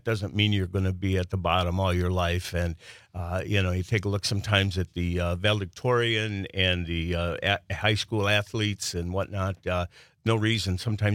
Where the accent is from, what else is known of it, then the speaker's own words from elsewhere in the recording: Milwaukee, Wisconsin, United States; I'm originally from Milwaukee and went in the Marine Corps when I was 17